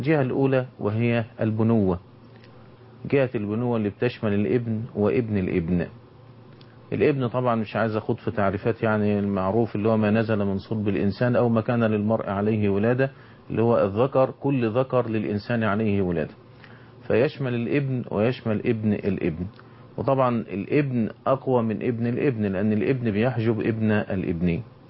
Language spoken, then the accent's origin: Arabic; Egypt; اللي ذكرنا إن القانون وعندنا في مصر ها هنا يأخذ من أحكام الشريعة الإسلامية،